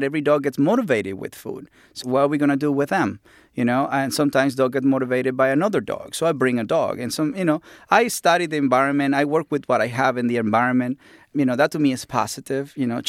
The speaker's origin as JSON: {"language": "English", "country": "Mexico", "said": "The dog doesn't know that I'm from Mexico."}